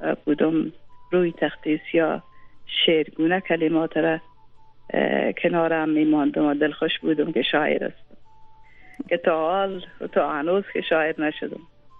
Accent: Kabul, Afghanistan; ما در شهر کابل زاده شدیم، تحصیلات خودم در اینجا به پایان رساندیم

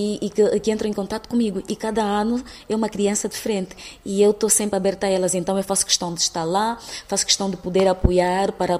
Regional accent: Luanda, Angola; tanto na Vila Alice onde eu nasci, depois quando a minha mãe mudou-se para o Grafanil

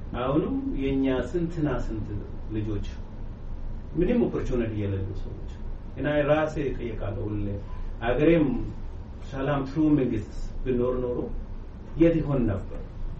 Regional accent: Gambela, Ethiopia; ተወልጄ ያደኩት ጋምቤላ ነው

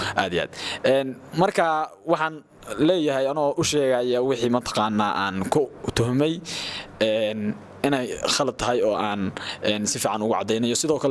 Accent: Binna, Bari, Somalia; Anigu waxaan dhashay 27-dii bishii afraad 1993. Waxaan ku dhashay deegaanka Binna, degmada Gumbax ee gobolka Bari. Waxbarashadaydii asaaskeedii degmada Gumbax baan ka qaatay.

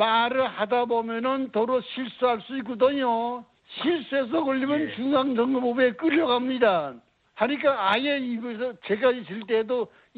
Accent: North Korea; moved away; 저도 북한에서 온 사람인지라

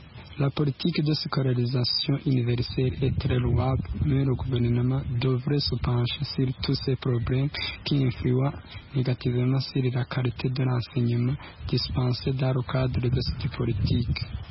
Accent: Burundi; Chez nous, au Burundi, le Burundi est parmi les pays les plus pauvres du monde.

